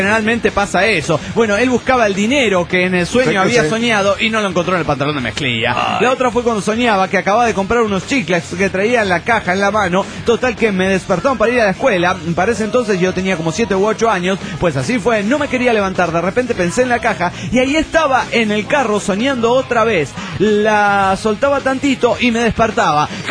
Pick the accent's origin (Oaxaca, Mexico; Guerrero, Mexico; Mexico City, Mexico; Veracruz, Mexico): Mexico City, Mexico; Soy el invidente del DF mexicano.